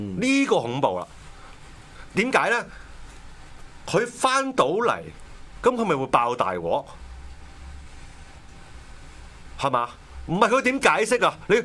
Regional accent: Hong Kong; 喂，基本上你我哋香港人，我上次睇嗰個數字係死咗2000多人嘅

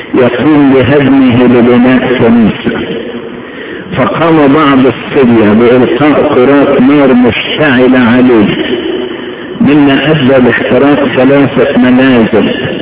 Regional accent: Egypt; وأنا ما حبش بلدنا مصر اللي بعتبرها أعم بلاد العالم

